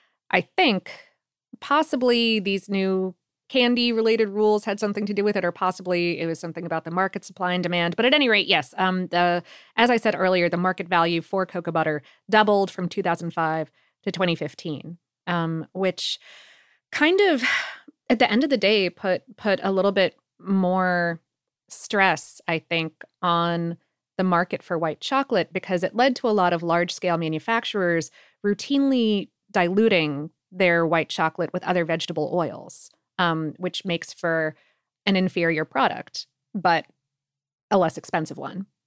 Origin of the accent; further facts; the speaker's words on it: Florida, United States; I don't necessarily get it, but I grew up in Florida, so I'm like, why?